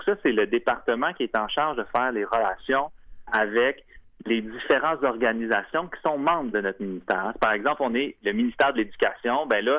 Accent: Quebec, Canada; pour aller chercher les sommes qui nous reviennent en tant que Québécois et Québécoises

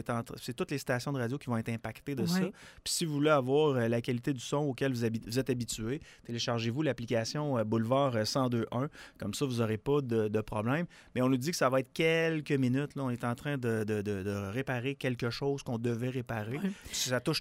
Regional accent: Quebec City, Quebec, Canada; born there; Je suis né à Québec, je connais mes spots.

